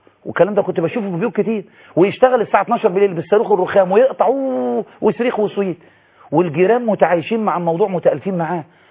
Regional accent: Egypt; احنا كمصريين

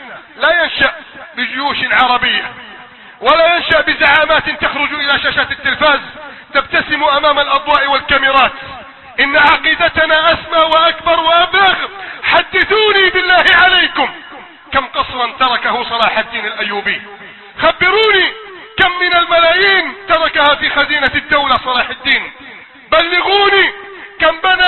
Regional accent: Egypt; بلدنا مصر

